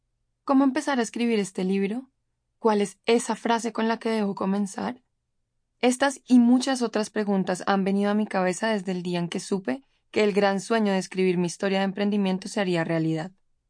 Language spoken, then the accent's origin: Spanish; Colombia; Soy una joven colombiana